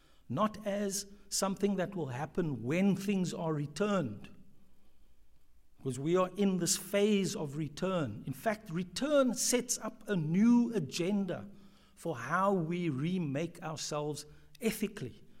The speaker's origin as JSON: {"language": "English", "country": "South Africa", "said": "as it's been very interesting as a South African, as an African, to think about these questions while spending time in Germany"}